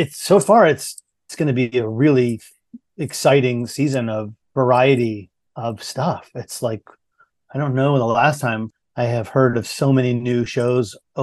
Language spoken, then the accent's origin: English; Portland, Maine, United States; I grew up in Maine, in Portland, Maine